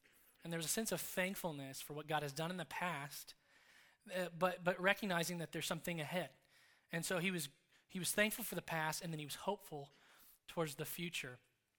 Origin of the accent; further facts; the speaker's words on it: Madison, Indiana, United States; the weird stuff of what is Madison, Indiana, where I'm from. It's a really small rural town, but it's my hometown